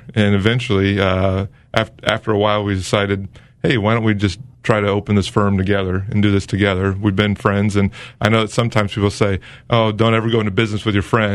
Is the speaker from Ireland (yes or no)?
no; Galesburg, Illinois, United States; So, I lived here all my life, yeah, except for the time I was over in Monmouth when I was going to school at Monmouth College.